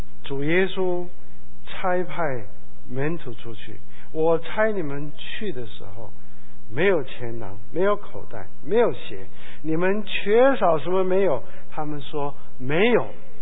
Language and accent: Chinese; Hong Kong; 我开始的神学院里面，我们香港人是比较着重穿的